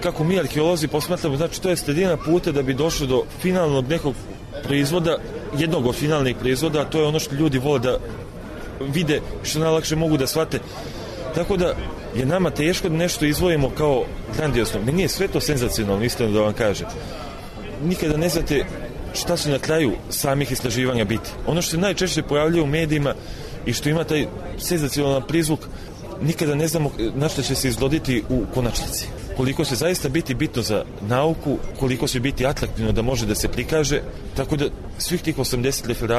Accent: Serbia; što nažalost kod nas u Srbiji ne može da se proizvede

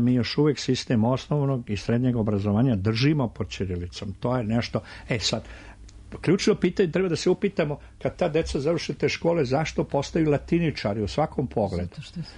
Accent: Višegrad, Republika Srpska, Bosnia & Herzegovina; Ali, ako ja uzmem prosim rodom iz Višegrada, moj Višegrad

